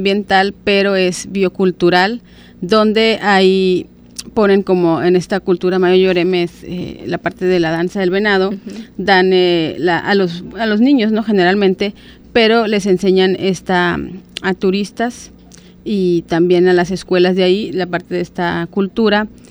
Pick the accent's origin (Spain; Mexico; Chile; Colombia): Mexico; Los Mochis, Sinaloa; Jardín Botánico Sinaloa, lo conocemos así, o Parque Sinaloa para los que somos de Los Mochis.